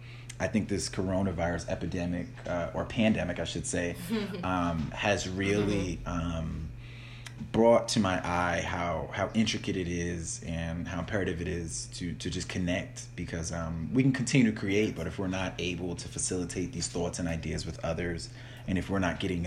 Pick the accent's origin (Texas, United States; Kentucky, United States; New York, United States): New York, United States; New York City; When I was younger, I grew up in Harlem, in the city